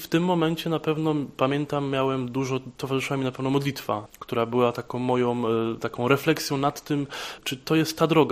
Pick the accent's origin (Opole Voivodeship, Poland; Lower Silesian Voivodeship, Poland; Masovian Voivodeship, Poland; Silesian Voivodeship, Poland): Opole Voivodeship, Poland; Prudnik; pochodzę z parafii świętego Michała Archanioła w Prudniku.